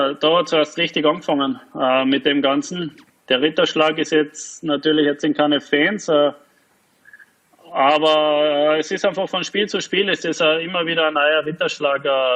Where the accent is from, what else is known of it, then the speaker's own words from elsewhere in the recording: Carinthia, Austria; Das wäre schon noch mal so ein Abschluss als Kärntner